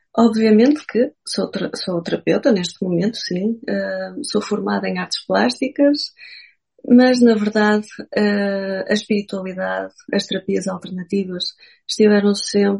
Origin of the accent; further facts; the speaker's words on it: Porto, Norte, Portugal; Olha, eu sou do Porto, sou nortenha, sou tripeira. Sou mesmo aqui do Porto, vivo em Gaia. E pronto, a minha vida sempre foi passada aqui no Norte.